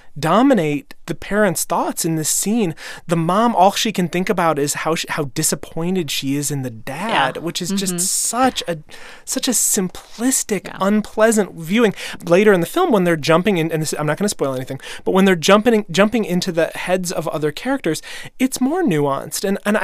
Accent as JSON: {"language": "English", "region": "Midwest", "country": "United States", "said": "As a Midwesterner, I appreciated that she misses the Midwest."}